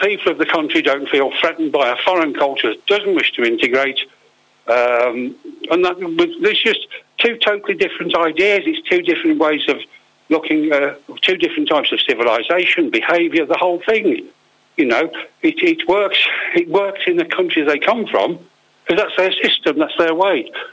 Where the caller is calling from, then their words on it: Balearic Islands, Spain; Good morning. … from Mallorca.